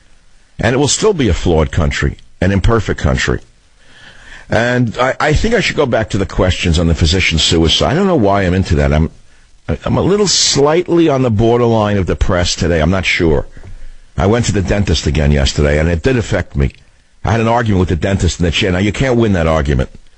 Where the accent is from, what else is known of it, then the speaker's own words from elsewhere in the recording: New York, United States; I was a little boy. I felt safe as an American. There were Nike missile batteries on my street corner. I lived in Queens in an attached house in New York.